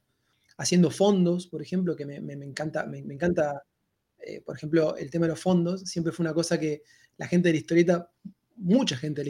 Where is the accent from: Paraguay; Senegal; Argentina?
Argentina; yo soy argentino, para los que no lo dedujeron todavía, acá en Argentina